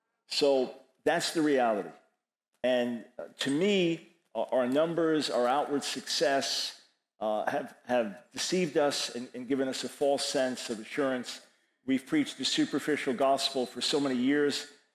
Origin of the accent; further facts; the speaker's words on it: Long Island, New York, United States; I was born in New York City, raised on Long Island